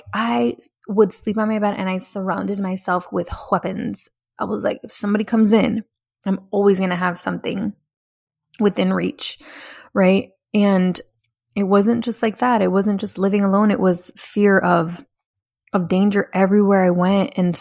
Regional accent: Milwaukee, Wisconsin, United States; I grew up in Milwaukee, Wisconsin. It was like a real like gang infested area.

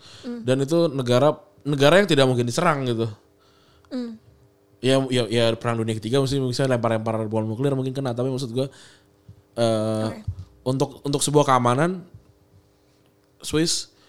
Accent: Jakarta, Indonesia; Gue lahir di Jakarta, bokap gue dari umur 17 tahun udah di Jakarta gitu. Ya kita keluarga metropolitan aja gitu

